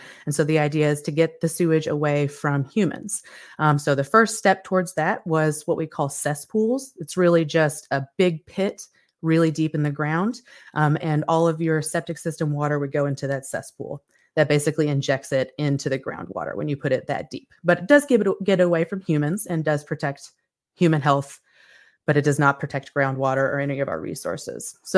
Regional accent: Kentucky, United States; So I grew up in South Central Kentucky, and I grew up with a creek in my backyard, and I grew up kayaking on the Green River.

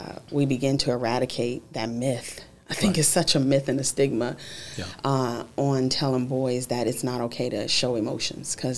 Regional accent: Dayton, Ohio, United States; now in Atlanta, United States; I like to say I'm a dual resident, born and raised in Dayton.

